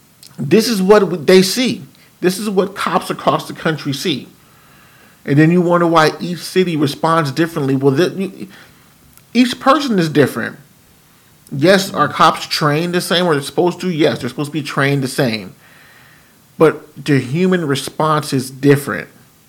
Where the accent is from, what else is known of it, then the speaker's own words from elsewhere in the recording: West Coast, United States; I didn't. I grew up on the West Coast. I'm not used to stuff like this.